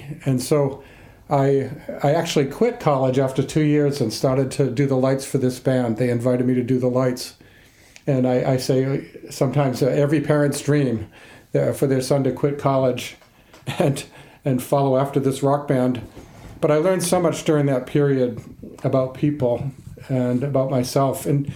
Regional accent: Massachusetts, United States; I grew up in the Boston area, more in the suburbs than the city.

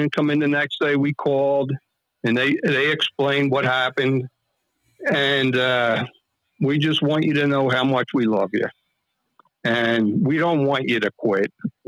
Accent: New Jersey, United States; I grew up in South Jersey, like Brad said, right there near Cherry Hill.

